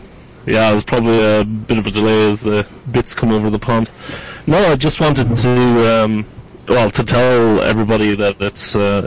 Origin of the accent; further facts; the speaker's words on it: Ireland; now in Netherlands; I'm from Ireland.